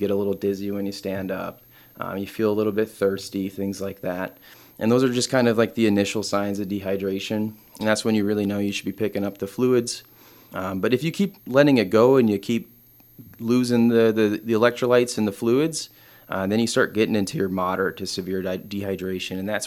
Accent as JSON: {"language": "English", "town": "Wausau", "region": "Wisconsin", "country": "United States", "tie": "born or raised there", "said": "I grew up here in Wausau. I went to Wausau East High School. After that, I joined the Wisconsin National Guard and kind of moved all around."}